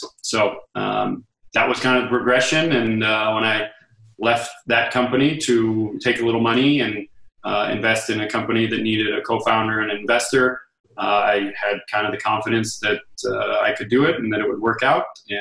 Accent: Buffalo, New York, United States; also born or lived in Boston; I was born in Boston, grew up in Buffalo, New York.

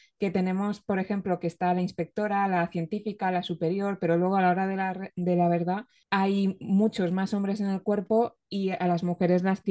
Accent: Barcelona, Catalonia, Spain; yo lo noté muchísimo porque soy de Barcelona

